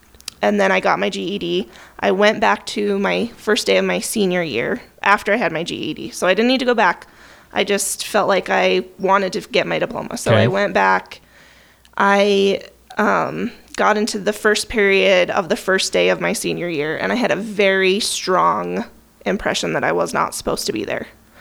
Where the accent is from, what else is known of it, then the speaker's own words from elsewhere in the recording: Wyoming, United States; So, I was raised in Star Valley.